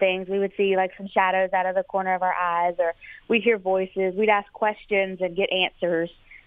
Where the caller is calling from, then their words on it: Suffolk, Virginia, United States; Suffolk, Virginia.